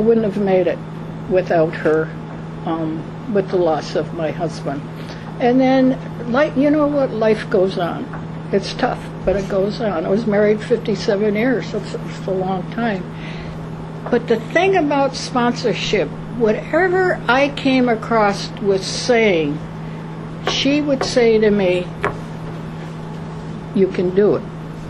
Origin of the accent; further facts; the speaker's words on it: Detroit, Michigan, United States; moved away; also born or lived in Morristown; I'm a native of Detroit, Michigan, and when I moved, I'm from Morristown, and last year I just moved up by the Delaware Water Gap.